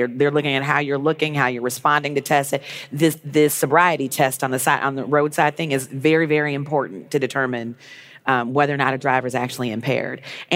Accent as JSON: {"language": "English", "region": "Illinois", "country": "United States", "said": "I always say … from Illinois because it rhymes and it sticks."}